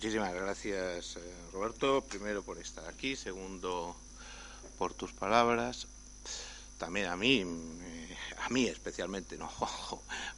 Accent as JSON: {"language": "Spanish", "town": "Madrid", "region": "Community of Madrid", "country": "Spain", "moved": "as an adult", "lives_now": "Aragon, Spain", "said": "Soy madrileño y me trasladé a Aragón y llevo 30 años en Aragón."}